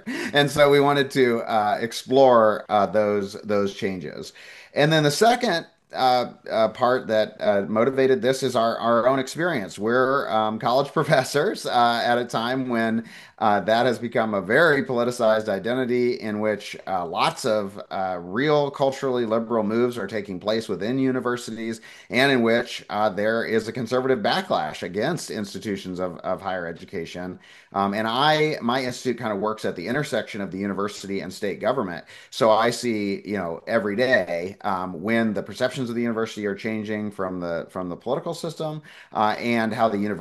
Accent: Missouri, United States; Yeah, well, I'm originally from Missouri, and in northern Missouri, you know, used to be represented by Democrats as well

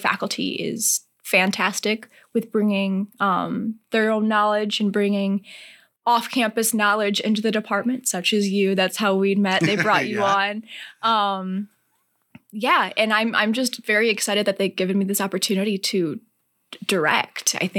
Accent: Rock Falls, Illinois, United States; I'm from Rock Falls, Illinois. Not far from here. I'm only about 45 minutes to an hour. And graduated from Rock Falls High School.

